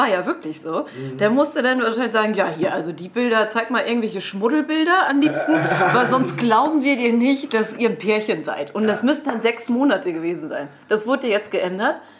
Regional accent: Schleswig-Holstein, Germany; In der dänischen Minderheit, da wo ich quasi groß geworden bin

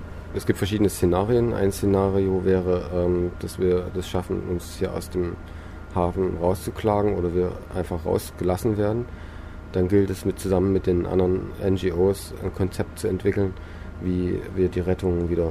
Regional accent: East Germany, Germany; Also komme aus der DDR, sozusagen gebürtiger DDR-Bürger, und ich habe gesehen, wie so ein System zusammenbricht

